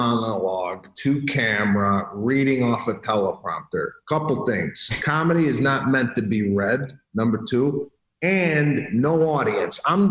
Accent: Chicago, Illinois, United States; Yeah, I've known Pat for 10 years. We're from Chicago.

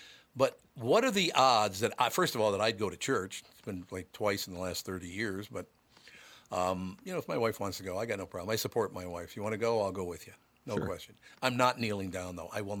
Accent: Minnesota, United States; I said, well, originally I'm from Minnesota. He goes, what? I said, yeah, I'm from Minnesota.

